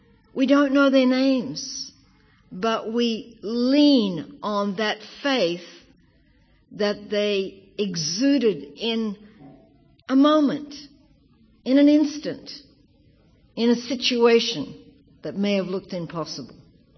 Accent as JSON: {"language": "English", "town": "Toowoomba", "region": "Queensland", "country": "Australia", "said": "I'm from Australia. I came from a town called Toowoomba, the Aboriginal name, and it actually means the black swamp."}